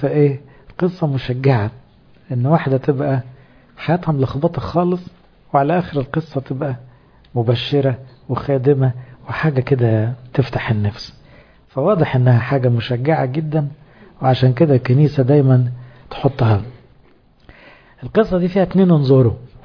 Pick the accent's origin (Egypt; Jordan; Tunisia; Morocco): Egypt; Upper Egypt; مش لاني انا صعيدي